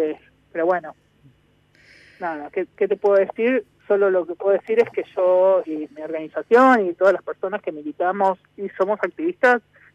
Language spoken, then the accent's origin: Spanish; Argentina